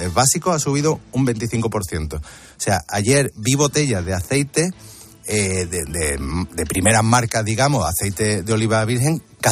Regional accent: Córdoba, Andalusia, Spain; tú sabes que como buen cordobés, a mí me gusta hacer salmorejo en verano, ¿no?

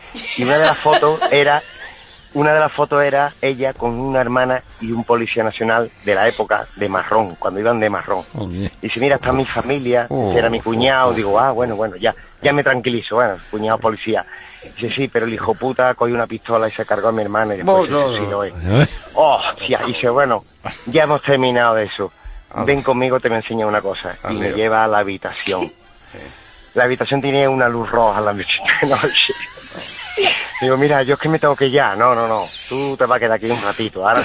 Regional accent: Seville, Andalusia, Spain; No, yo soy de Sevilla, pero...

